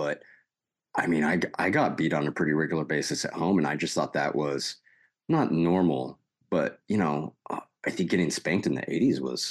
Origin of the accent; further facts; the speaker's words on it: Texas, United States; So I was born and raised in Texas. My dad was in the Air Force.